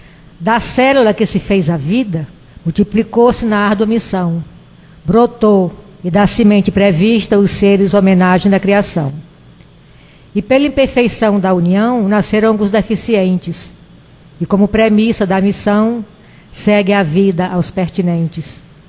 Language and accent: Portuguese; Jaguaruana, Ceará, Brazil; Eu sou de Jaguaruana e namorava uns 3 quilômetros afastada, povoado, uma vila chamada Jiqui.